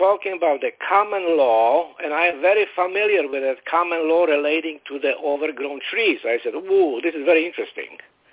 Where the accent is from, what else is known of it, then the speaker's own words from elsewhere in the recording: Florida, United States; Hi, John. … from Florida.